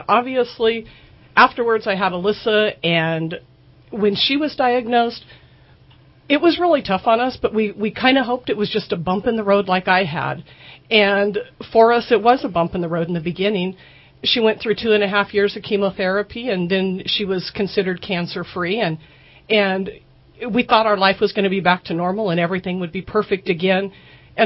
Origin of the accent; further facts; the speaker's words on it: Alturas, California, United States; now in Redding, United States; Well, I grew up in Alturas, and when I graduated high school, I moved here to Reading, and I went to work for the city of Reading